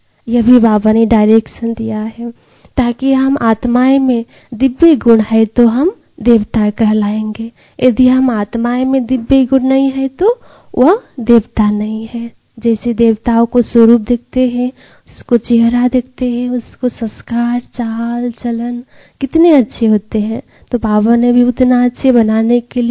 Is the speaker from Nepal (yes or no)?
yes; Janakpur, Madhesh Province, Nepal; मैं नेपाल से हूँ, नेपाल के जनकपुर से।